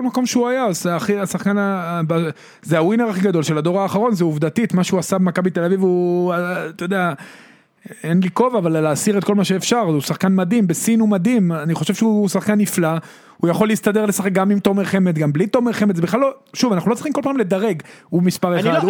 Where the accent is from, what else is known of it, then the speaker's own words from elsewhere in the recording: Netanya, Central District, Israel; אני גדלתי בנתניה.